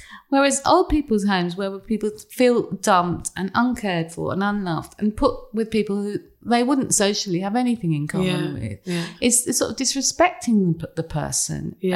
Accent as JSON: {"language": "English", "region": "England", "country": "United Kingdom", "said": "they were laughing at us because we're English"}